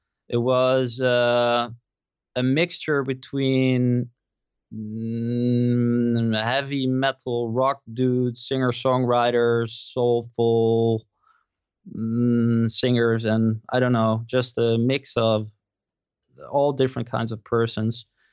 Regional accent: Amsterdam, North Holland, Netherlands; English is a second language; No, it's not. I'm from Holland, from Amsterdam.

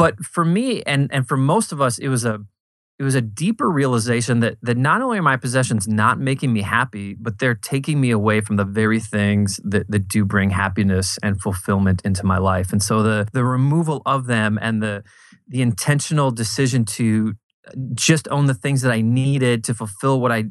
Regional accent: Midwest, United States; also born or lived in South Dakota / North Dakota; I grew up in the Midwest, South Dakota, North Dakota. Went to college in Nebraska.

